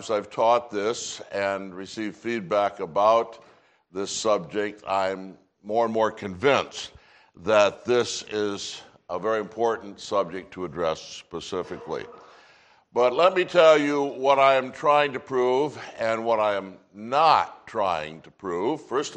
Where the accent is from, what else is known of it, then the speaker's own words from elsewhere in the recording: Michigan, United States; And I'm from Michigan, so allow this illustration.